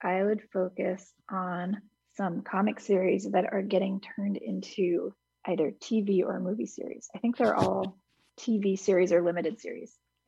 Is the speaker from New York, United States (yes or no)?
yes; Hudson, New York, United States